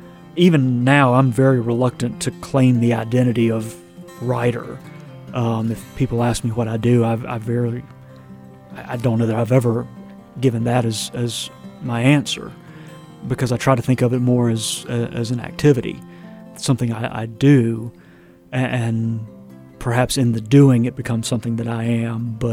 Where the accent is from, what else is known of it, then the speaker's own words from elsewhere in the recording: North Carolina, United States; I can say that because I'm from North Carolina on both sides of my family, going back for hundreds of years.